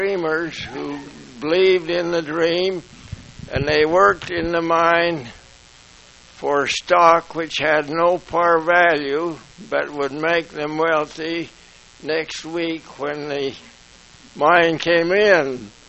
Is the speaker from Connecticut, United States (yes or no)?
no; Provo, Utah, United States; I wouldn't recognize the Provo that I knew, because it had, in my childhood, just about 10,000 people.